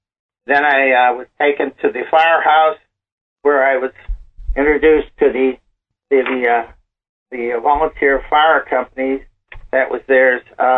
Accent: Pittsburgh, Pennsylvania, United States; I said, my God, Pittsburgh's my hometown.

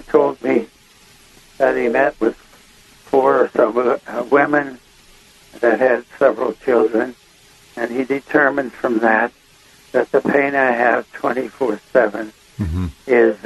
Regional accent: Pittsburgh, Pennsylvania, United States; my friend from my hometown in Pittsburgh, Pennsylvania, he brought back several sheets of that for me.

